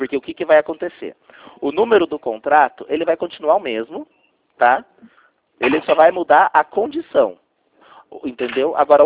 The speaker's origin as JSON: {"language": "Portuguese", "town": "Curitiba", "region": "Paraná", "country": "Brazil", "said": "Eu sou de Curitiba, mas eu atendo o município de Passira"}